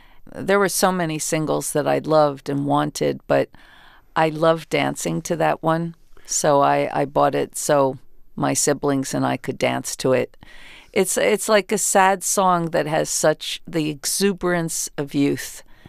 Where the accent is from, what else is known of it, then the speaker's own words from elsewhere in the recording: New Jersey, United States; I'm from South Jersey, so we would have done the 81 to it.